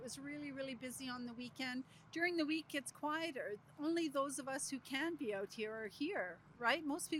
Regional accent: Cochrane, Alberta, Canada; I'm from Cochrane, just up the highway.

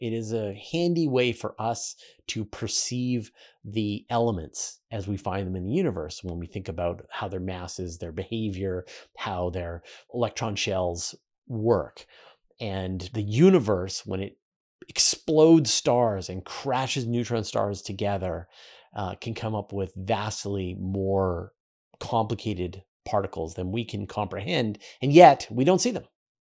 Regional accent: Canada; I even organized star parties on this island that I grew up with in Canada.

